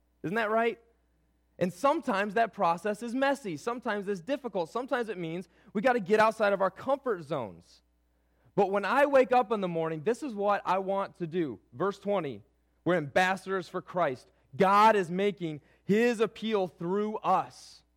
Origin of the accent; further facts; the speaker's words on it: Cleveland, Ohio, United States; I grew up in Cleveland, Ohio, which means that we don't have a football team to cheer for